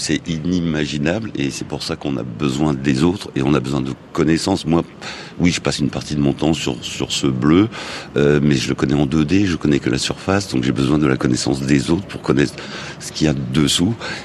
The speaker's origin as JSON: {"language": "French", "region": "Brittany", "country": "France", "said": "C'est vrai que près de chez nous, et je suis breton, donc notre Atlantique et notre Manche étaient peut-être visuellement plus sales."}